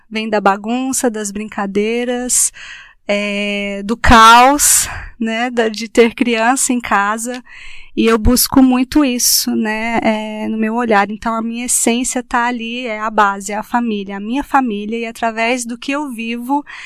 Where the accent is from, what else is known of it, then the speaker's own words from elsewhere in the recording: Brazil; now in Germany; a Alemanha é um país lindo, é muito organizado, mas... Tem um outro lado que, como brasileira, a minha dificuldade, o meu grande desafio é o frio e a língua.